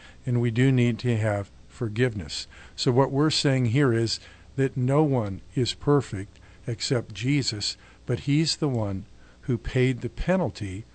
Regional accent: Springfield, United States; I grew up in Springfield, went to Louisiana State University, went to Dallas Seminary.

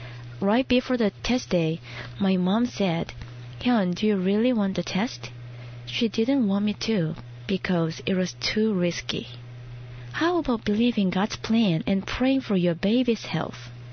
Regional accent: South Korea; moved away as an adult; now in United States; I'm from Korea. I'm a stay-at-home mom here, and before coming to the U.S., I was an elementary school teacher in Korea for 9 years.

